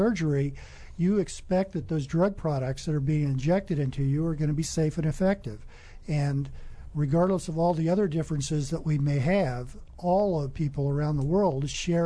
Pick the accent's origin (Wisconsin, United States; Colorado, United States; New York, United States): Colorado, United States; born there; also born or lived in Europe; Well, I was born in Colorado, but my father was in the military. So I think in a sense I've moved around a lot. I lived around the United States and also in Europe.